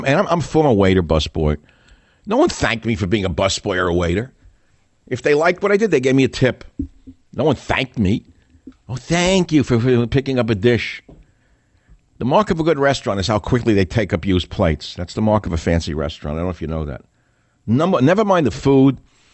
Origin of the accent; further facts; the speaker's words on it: New York, United States; Like many of you don't understand me because I'm from New York, not from America. So no matter how many years I've not been in New York, you still can't understand half the words I say because I talk too fast.